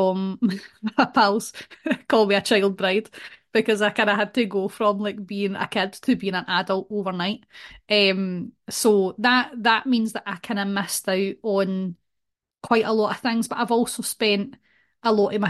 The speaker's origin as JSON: {"language": "English", "town": "Glasgow", "region": "Scotland", "country": "United Kingdom", "tie": "born or raised there", "said": "I'm Scottish. I grew up in Glasgow"}